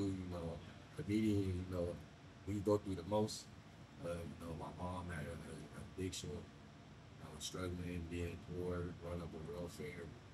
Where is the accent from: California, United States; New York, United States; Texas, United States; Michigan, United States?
California, United States; Fresno; But growing up in West Fresno, it builds character. I wouldn't be myself, I wouldn't be who I am today if it wasn't for West Fresno.